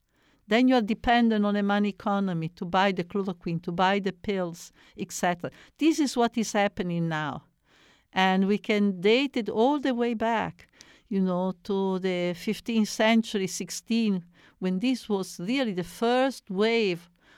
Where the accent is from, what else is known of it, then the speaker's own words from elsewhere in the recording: Italy; I come originally from Italy, and I go often to Italy or maybe France and or Spain